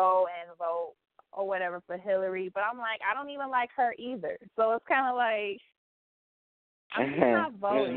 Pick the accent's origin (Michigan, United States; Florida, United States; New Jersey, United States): Michigan, United States; Detroit; I'm from Detroit, Michigan.